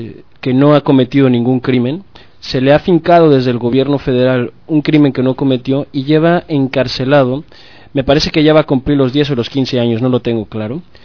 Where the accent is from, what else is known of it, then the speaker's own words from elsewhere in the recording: Mexico; now in Spain; somos pocos mexicanos en la comunidad valenciana.